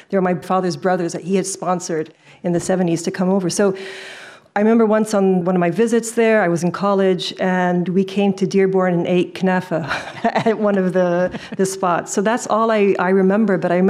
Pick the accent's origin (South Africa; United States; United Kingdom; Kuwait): Kuwait; also born or lived in Toronto, Canada; So my family, as you said, I was born in Toronto, Canada, but I left when I was seven. We moved to Kuwait, which is where actually my parents met.